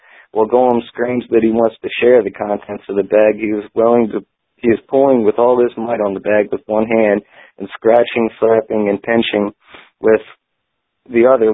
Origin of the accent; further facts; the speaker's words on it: Upper Darby, Pennsylvania, United States; Yeah, I'm from Upper Darby.